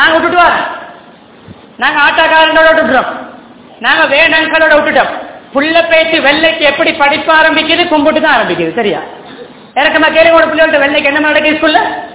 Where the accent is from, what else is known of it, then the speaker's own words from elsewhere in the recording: Sri Lanka; நாங்க இந்த நாட்டுல பிறந்து வளர்ந்தாலும், எங்கட நாட்டு பிரஜைகளை நாங்க இருந்தாலும்